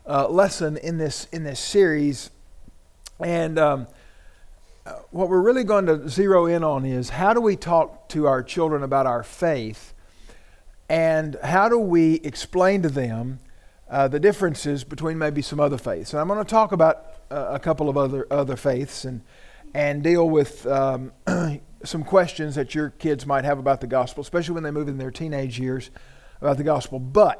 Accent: Tennessee, United States; From my home state of Tennessee, Vanderbilt University Medical Center has a center for transgender health.

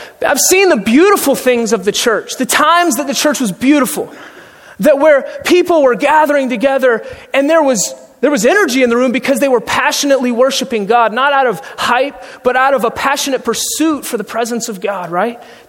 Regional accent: Atlanta, Georgia, United States; now in St. Joseph, United States; I grew up in Atlanta, Georgia, a suburb there in North Metro Atlanta. I am not from St. Joseph, Missouri.

